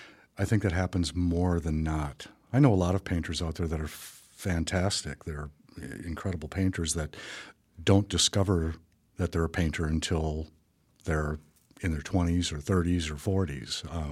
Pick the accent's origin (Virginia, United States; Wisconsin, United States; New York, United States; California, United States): Wisconsin, United States; Milwaukee; also born or lived in Wausau; I'm originally from Milwaukee, and back in the 70s when my father died, my mother's relatives are all from the Medford area, and she was familiar with Wausau.